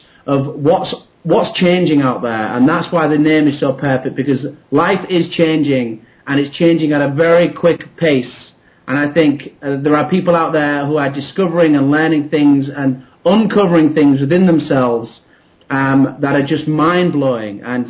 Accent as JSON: {"language": "English", "town": "Kingston upon Hull", "region": "Yorkshire and the Humber", "country": "United Kingdom", "said": "I'm from England."}